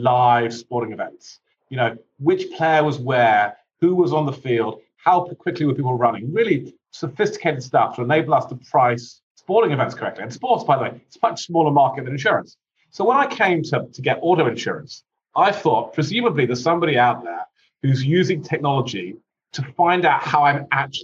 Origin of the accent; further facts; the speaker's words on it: United Kingdom; moved away as an adult; now in United States; So you may not be able to tell this from my accent, but I'm actually not American. I'm actually British, and I came to the US 3 years ago with a sports tech company.